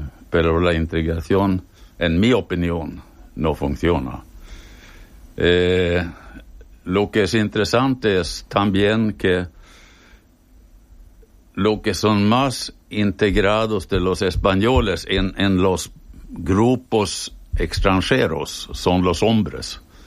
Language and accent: Spanish; Sweden; Y somos pocos suecos